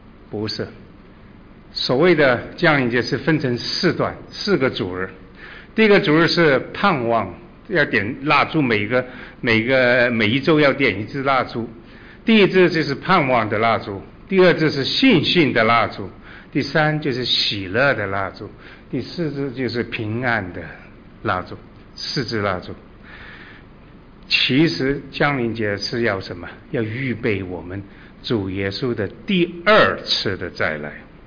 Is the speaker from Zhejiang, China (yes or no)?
yes; Ningbo, Zhejiang, China; 宁波是我的家乡